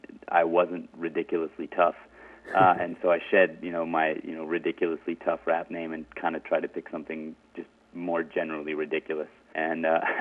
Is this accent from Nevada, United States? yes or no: no; Jacksonville, Florida, United States; Well, I grew up like in the Beaches area in Jacksonville, and I was rapping, and I was battling kids at high school